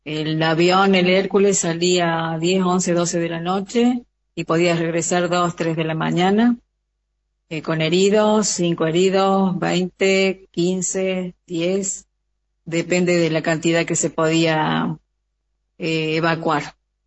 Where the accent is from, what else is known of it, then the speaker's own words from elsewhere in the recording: Córdoba, Argentina; porque yo soy de Córdoba